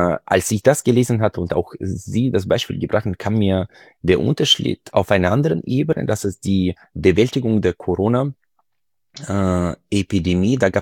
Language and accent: German; Freiburg, Baden-Württemberg, Germany; Und ich bin ja selbst aus Freiburg